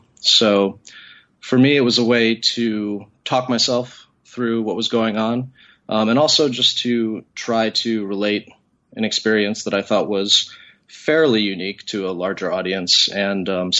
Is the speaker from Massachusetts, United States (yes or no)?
yes; Boston, Massachusetts, United States; So I grew up in Boston. My father was a white American. My mother, Asian American.